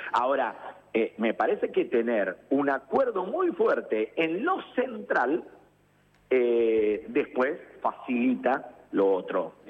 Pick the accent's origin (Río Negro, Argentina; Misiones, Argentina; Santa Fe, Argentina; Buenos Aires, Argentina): Santa Fe, Argentina; Te hablo, yo soy de Santa Fe.